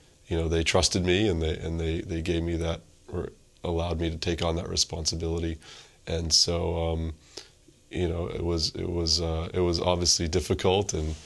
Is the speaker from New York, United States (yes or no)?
yes; Brooklyn, New York, United States; I was actually in the park in Brooklyn. I'm from Brooklyn, New York.